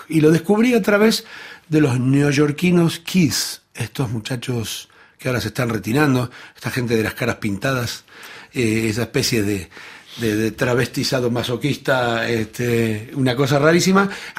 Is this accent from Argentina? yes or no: yes; Avellaneda, Buenos Aires Province, Argentina; de mi terruño. Y también en Avellaneda había una gran movida de tango.